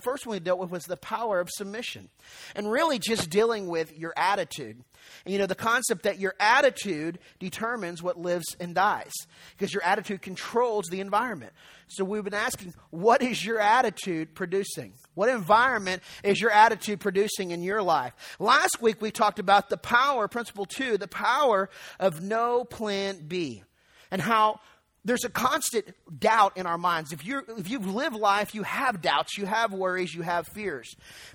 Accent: the South, United States; but it's something I grew up in the South hearing all the time.

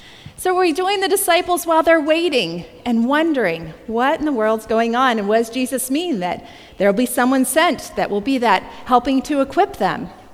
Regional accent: Pennsylvania, United States; because I grew up in the Presbyterian Church back in Pennsylvania

